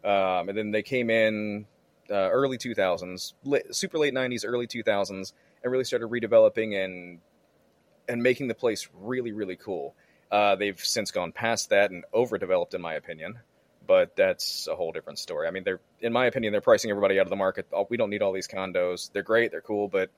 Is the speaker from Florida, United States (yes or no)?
yes; St. Petersburg, Florida, United States; I am. Born and raised right here. I was born in St. Anthony's downtown.